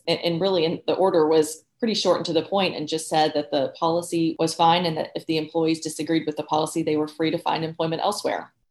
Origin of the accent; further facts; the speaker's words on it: Arkansas, United States; including my home state of Arkansas.